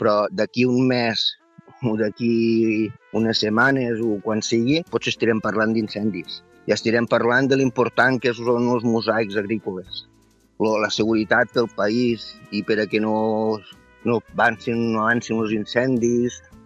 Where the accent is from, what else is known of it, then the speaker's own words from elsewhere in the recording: El Masroig, Catalonia, Spain; sóc del Marroig, el Priorat, treballo amb agricultura ecològica i biodinàmica